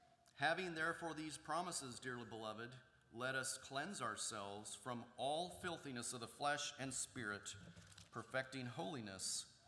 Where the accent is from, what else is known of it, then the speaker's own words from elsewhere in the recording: Portland, United States; I know, I come from Portland. Maybe it's different here.